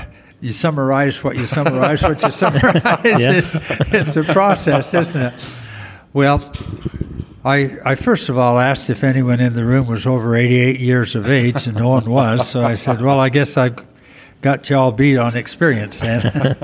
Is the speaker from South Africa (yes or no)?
no; Idaho Falls, Idaho, United States; I mentioned that growing up in Idaho Falls, we had very limited contact with people of color.